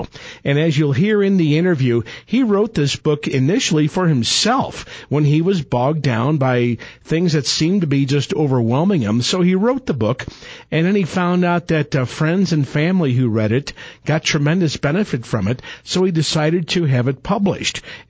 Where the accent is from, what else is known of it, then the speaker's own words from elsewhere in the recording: St. Louis, Missouri, United States; You know, I was reading my hometown newspaper yesterday in St. Louis